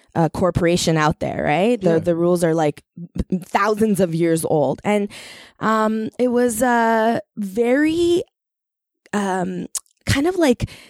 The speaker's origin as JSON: {"language": "English", "country": "Iran", "moved": "yes", "lives_now": "Canada", "said": "Okay, so I would say this little lassie's journey started. I came to Canada from Iran."}